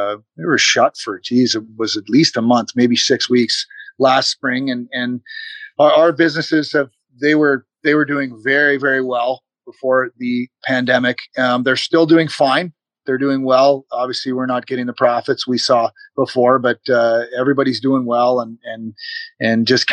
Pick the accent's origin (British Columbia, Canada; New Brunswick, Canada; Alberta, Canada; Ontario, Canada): British Columbia, Canada; also born or lived in Kelowna; I'm originally actually from Vancouver Island, way off the west coast of Canada. And then I played in my junior hockey in Kelowna for the Rockets.